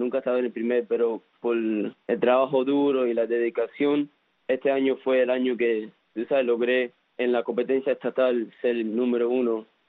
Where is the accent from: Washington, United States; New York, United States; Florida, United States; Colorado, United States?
Florida, United States; Hialeah; born there; Yo nací aquí en Hialeah, pero mis padres son cubanos.